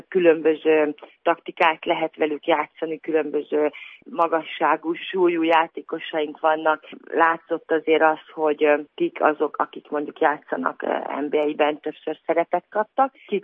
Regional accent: Hungary; Hát magyarként szenzációs dolog hazai közösség előtt játszani

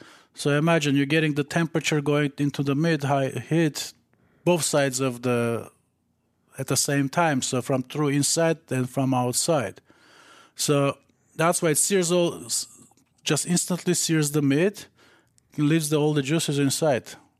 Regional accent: Los Angeles, California, United States; moved away as an adult; I'm from Los Angeles, so I just moved here 3 years ago.

